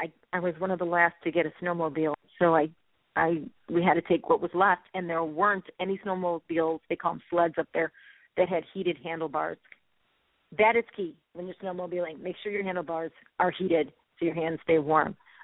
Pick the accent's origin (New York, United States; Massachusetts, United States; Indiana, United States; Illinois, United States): Illinois, United States; Chicago; You know, I'm from Chicago, Northwest Side, and, you know, as a kid, we would go up to Wisconsin every summer for 2 weeks